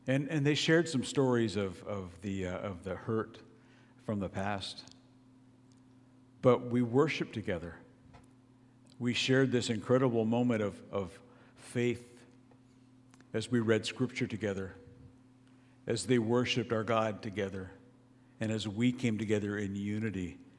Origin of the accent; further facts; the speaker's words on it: Canada; born there; I was born in Canada, so I also have a Canadian passport.